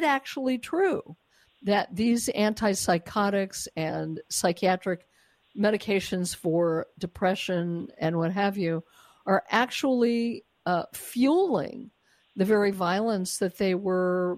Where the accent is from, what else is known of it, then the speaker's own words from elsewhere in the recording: Colorado, United States; that began around the time, I think, of Columbine in my hometown area in Colorado